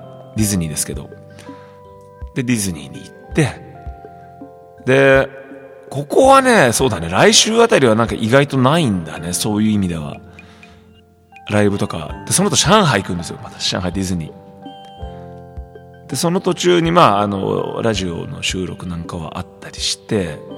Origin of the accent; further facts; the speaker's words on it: Tokyo, Japan; 平日は地元東京で